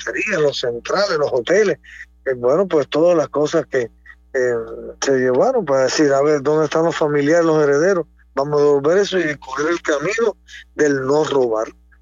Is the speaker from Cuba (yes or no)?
yes; Cuba; Somos nosotros los cubanos los que nos olvidamos de Dios